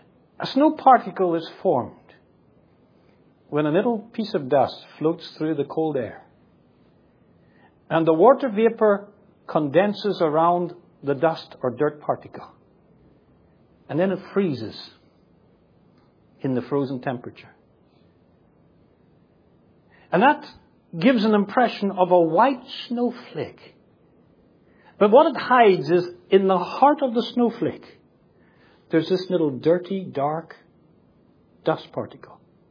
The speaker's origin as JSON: {"language": "English", "country": "Ireland", "tie": "born or raised there", "lives_now": "Singapore", "said": "And all my relatives sent me pictures from Ireland, from my hometown, of the big drop of snow that they had."}